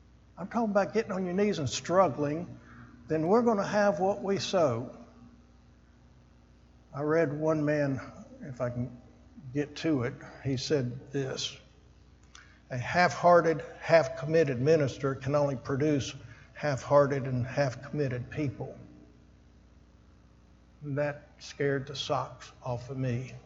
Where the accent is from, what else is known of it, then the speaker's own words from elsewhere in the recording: Miami, Florida, United States; I grew up in Miami, Florida